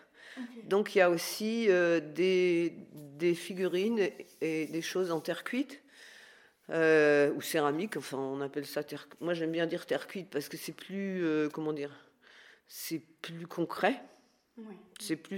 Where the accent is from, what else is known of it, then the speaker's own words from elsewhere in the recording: Remiremont, Grand Est, France; born there; je suis née à Remiremont, donc c'est ici mon pays. Et je suis rentrée dans les Vosges en 94, je crois.